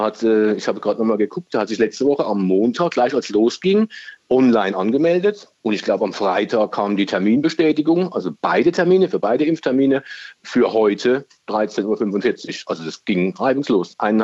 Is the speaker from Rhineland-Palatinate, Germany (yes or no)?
yes; Rhineland-Palatinate, Germany; Und gerade bei uns in der Pfalz ist es ja immer schön.